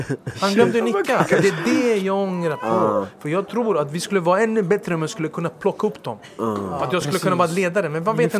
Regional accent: Stockholm, Stockholm County, Sweden; Jag kom från Husby, Kista och nu tränar jag Rinkeby United. Och de har tagit hand om mig som att jag faktiskt växt upp där.

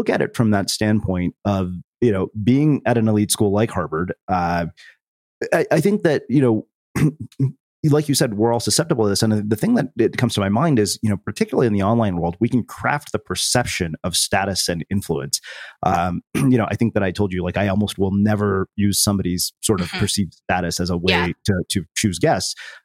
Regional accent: India; I was like, I'm Indian.

